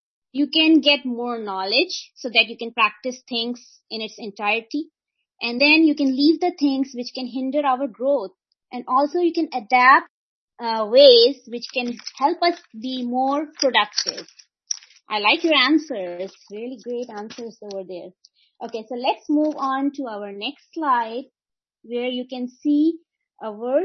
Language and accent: English; Atlanta, Georgia, United States; I'm from Atlanta, Georgia.